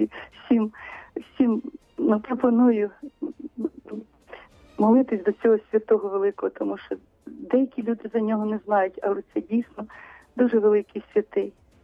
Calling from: Kyiv, Ukraine; місто Київ, Сережечка.

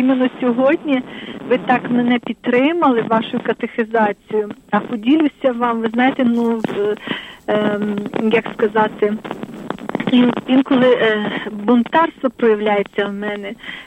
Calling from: Lviv, Lviv Oblast, Ukraine; Слава навіки.

